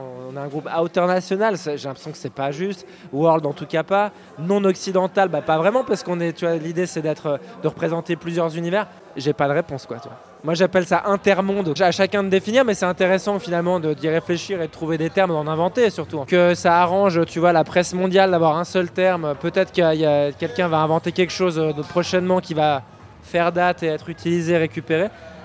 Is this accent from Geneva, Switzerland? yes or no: yes; Geneva, Switzerland; Moi, je suis un genevois.